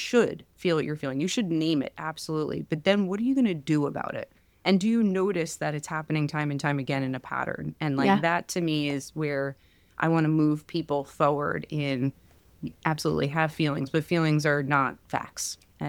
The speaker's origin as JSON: {"language": "English", "region": "New Jersey", "country": "United States", "said": "I'm from Jersey."}